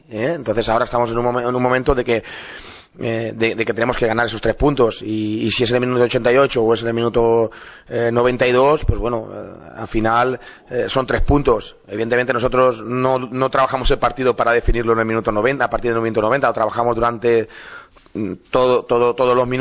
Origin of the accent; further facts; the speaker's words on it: Valencian Community, Spain; porque yo soy valenciano